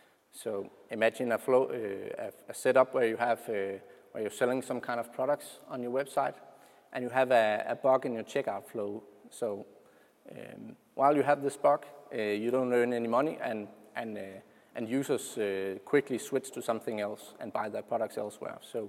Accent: Denmark; English is a second language; I'm from Denmark, so that's the reason for the weird accent.

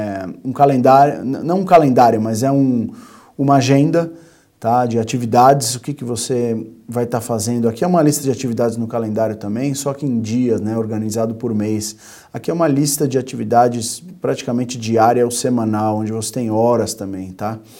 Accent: Brazil; eu, no caso, sou brasileiro

